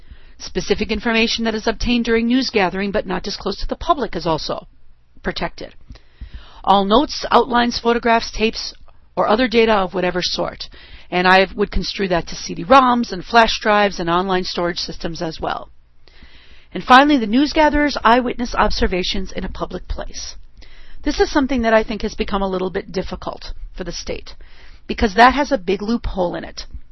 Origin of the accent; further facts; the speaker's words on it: Minnesota, United States; Happened in my home state of Minnesota, one of my home states of Minnesota, actually when I was living there.